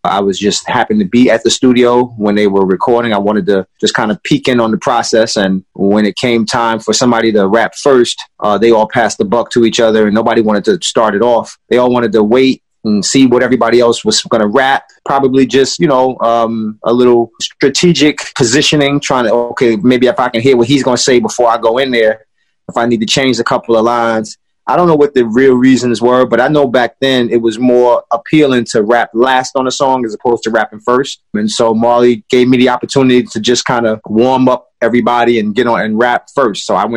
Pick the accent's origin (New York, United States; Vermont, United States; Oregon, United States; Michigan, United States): New York, United States; Brooklyn; Oh, I grew up in Brownsville, Brooklyn, New York. I grew up in the projects. The name of my housing project was called Howard Houses.